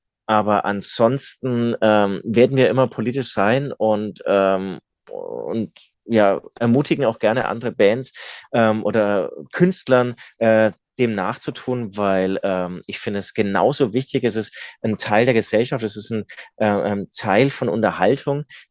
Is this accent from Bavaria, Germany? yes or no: yes; Munich, Bavaria, Germany; ich komme ja aus München